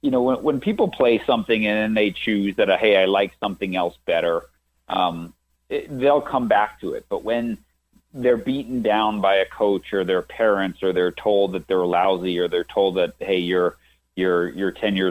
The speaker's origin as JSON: {"language": "English", "region": "New York", "country": "United States", "tie": "born or raised there", "said": "I grew up in New York. I played every sport, right, that was in season until I was about 13 or so, 14."}